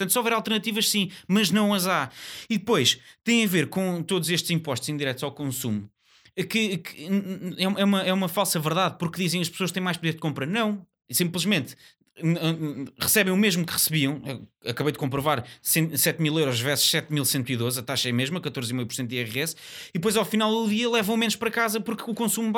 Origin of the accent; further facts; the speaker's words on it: Loures, Lisbon, Portugal; Eu sou nascido e criado no Conselho de Loures.